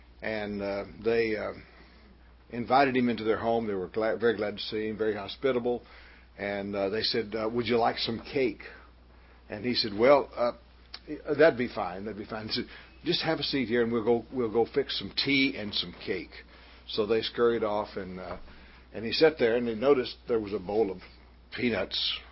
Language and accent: English; Texas, United States; I was raised out in West Texas. I was born out in West Texas and was raised there until I was about 21 up in the panhandle of Texas.